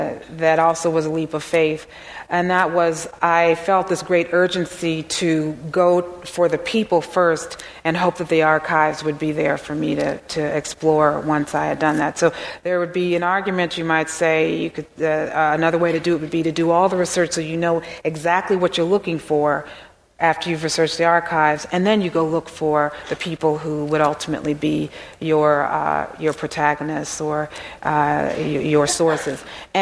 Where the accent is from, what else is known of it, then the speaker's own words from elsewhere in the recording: Washington, District of Columbia, United States; change the neighborhood to the one that I grew up in Washington, D.C.